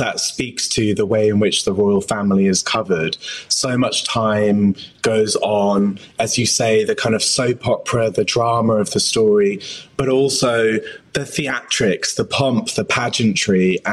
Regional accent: Oxford, South East England, United Kingdom; I grew up in Oxford in the English countryside

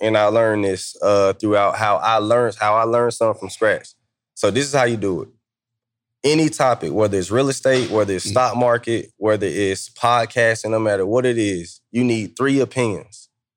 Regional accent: Atlanta, Georgia, United States; I'm from Atlanta. It's all black. It's probably 5 white people in my school. I moved to Kansas.

